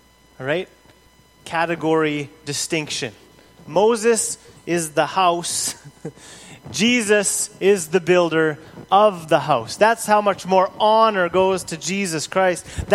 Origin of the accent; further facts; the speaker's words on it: Canada; I'm Canadian, here I am, I'm living here